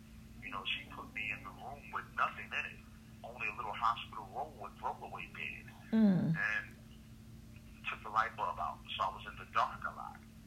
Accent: Philadelphia, Pennsylvania, United States; I'm originally from Philadelphia.

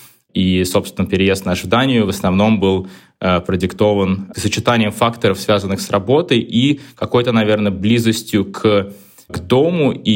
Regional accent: Saint Petersburg, Russia; Я вообще сам родился и вырос в Питере. Жил, не тужил, там до какого-то достаточно сознательного возраста.

